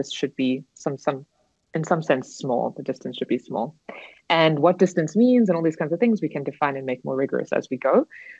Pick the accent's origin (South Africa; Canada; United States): South Africa; sadly, as a South African, yeah, visa issues are always always very time consuming.